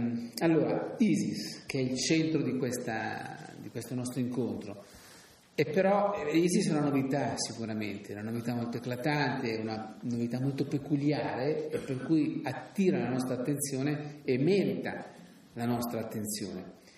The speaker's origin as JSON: {"language": "Italian", "town": "Turin", "region": "Piedmont", "country": "Italy", "tie": "born or raised there", "said": "E essendo io nato a Torino e vissuto a Torino per quasi 10 anni della mia vita"}